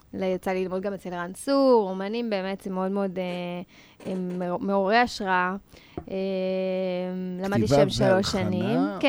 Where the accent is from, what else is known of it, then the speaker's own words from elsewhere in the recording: Haifa, Haifa District, Israel; now in Tel Aviv, Israel; בחיפה, מחיפה.